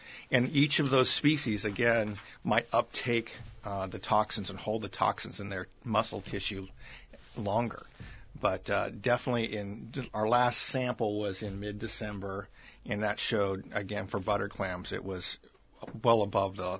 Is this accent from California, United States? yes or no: yes; California, United States; I'm from Northern California and have been here for a year and 4 months.